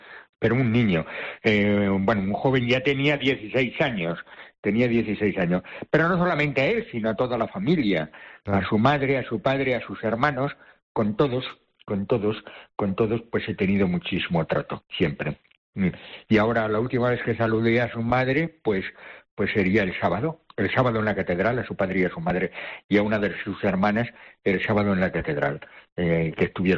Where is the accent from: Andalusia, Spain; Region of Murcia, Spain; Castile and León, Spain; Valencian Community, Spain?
Castile and León, Spain; born or raised there; moved away as an adult; now in Canary Islands, Spain